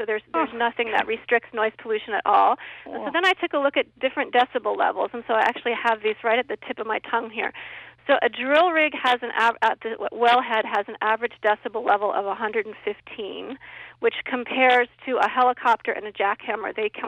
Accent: Illinois, United States; In my home state of Illinois, my cousin is a farmer

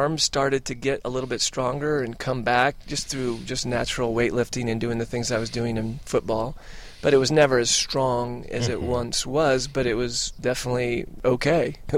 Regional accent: Visalia, California, United States; I grew up in Visalia, and I was 17 years old and never been on a flight, never been on a plane

